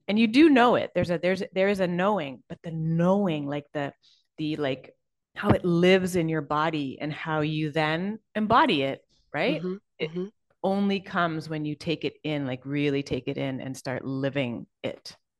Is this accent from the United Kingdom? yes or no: no; Canada; now in Caribbean; So I'm Canadian. The things that I use to define myself are my Canadianness. I'm biracial. That's pretty important to my identity. Mm-hmm. I'm a mom. I'm part of the LGBTQ community